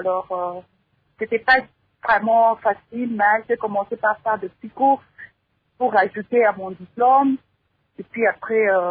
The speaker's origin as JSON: {"language": "French", "country": "DR Congo", "moved": "as an adult", "said": "je suis graduée chez nous au Congo en sciences médicales. Mais ici, on n'accepte pas, c'est pas vraiment valorisé nos diplômes du Congo."}